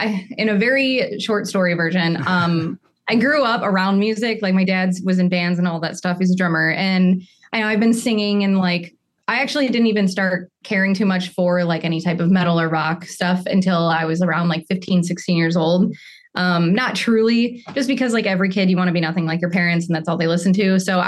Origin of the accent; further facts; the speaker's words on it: Michigan, United States; So growing up in Michigan, I was playing, you know, four shows a week